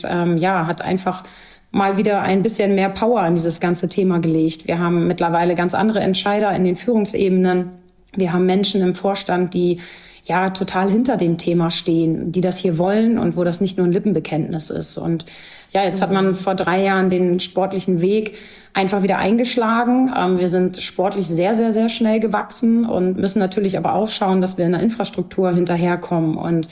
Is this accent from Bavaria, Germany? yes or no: no; Hamburg, Germany; Das ist als Hamburgerin und als Frau in diesem System gerade absoluter Wahnsinn